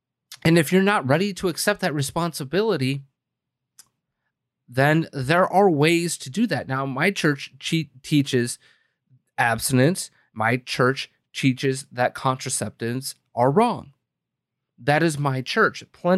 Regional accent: Wisconsin, United States; in my home state of Wisconsin

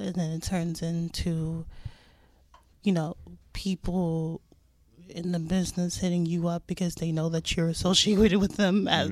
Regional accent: Las Vegas, Nevada, United States; I think, like, growing up in Vegas and, you know, with there not really, you know, being much of a music scene, there aren't scenes in general

